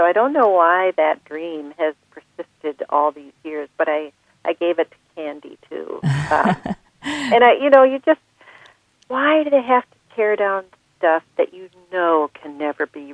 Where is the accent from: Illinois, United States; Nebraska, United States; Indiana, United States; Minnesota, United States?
Minnesota, United States; Minneapolis; I grew up in Minneapolis.